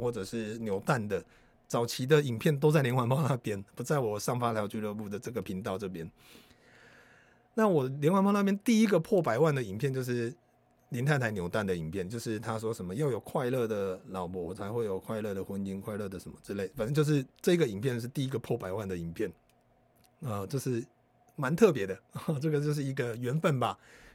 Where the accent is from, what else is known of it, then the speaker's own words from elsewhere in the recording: Malaysia; 我是大马人